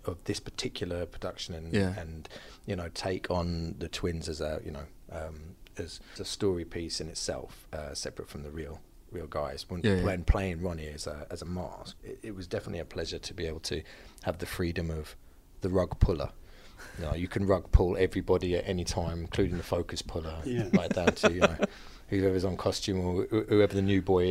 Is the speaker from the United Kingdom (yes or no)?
yes; United Kingdom; Being a British actor